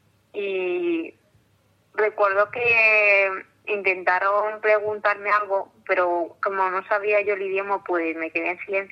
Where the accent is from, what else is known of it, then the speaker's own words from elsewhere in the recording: Morocco; Spanish is a second language; now in Spain; Yo soy de Marruecos y llevo aquí pues 11 años.